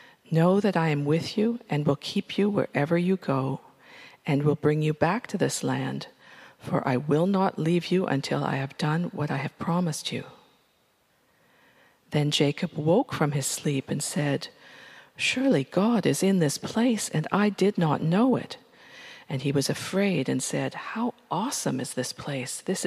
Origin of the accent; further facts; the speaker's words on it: Canada; as an Irish Canadian who went to Branksome Hall, my singing about slavery is a little bit rich.